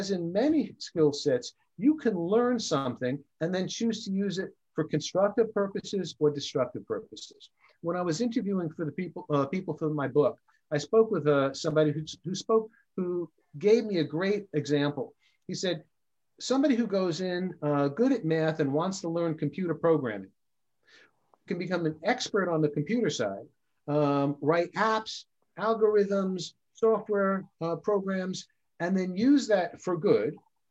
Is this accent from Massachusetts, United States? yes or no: no; New York, United States; I grew up in New York, and granted, 300 square feet, you could raise a family of six.